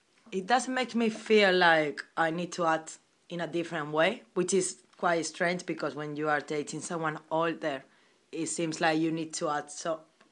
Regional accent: Spain; I'm from Spain. I'm 24 years old.

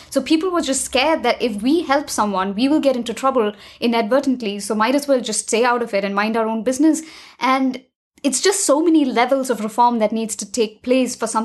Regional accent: Kerala, India; this is something that I heard when I was growing up in Kerala

